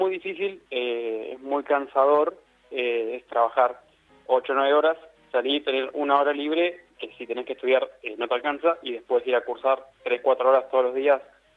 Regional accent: Bariloche, Río Negro, Argentina; moved away as an adult; now in Buenos Aires, Argentina; Yo me vine de Bariloche a estudiar a los 19 acá a Buenos Aires.

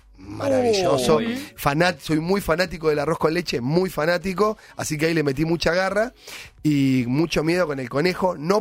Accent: Temperley, Buenos Aires Province, Argentina; now in Buenos Aires, Argentina; Si bien hace años que vivo en Capital, nací en Temperley. Entonces soy un pibe de barrio, Temperley callejero.

